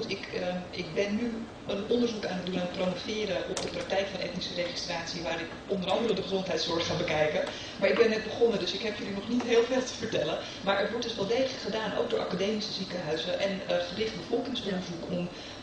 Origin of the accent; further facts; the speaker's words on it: Amsterdam, North Holland, Netherlands; also born or lived in Togo; mijn ouders komen uit voormalig Joegoslavië, geboren in Togo, Amsterdamse.